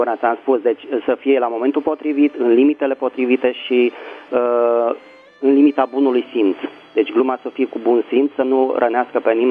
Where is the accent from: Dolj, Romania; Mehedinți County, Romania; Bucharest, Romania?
Bucharest, Romania; din București.